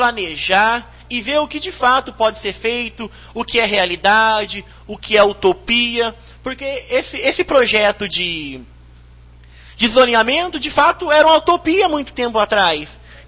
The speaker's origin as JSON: {"language": "Portuguese", "town": "Jataizinho", "region": "Paraná", "country": "Brazil", "tie": "born or raised there", "said": "me sinto muito feliz de falar que sou nascido e criado em Jataizinho."}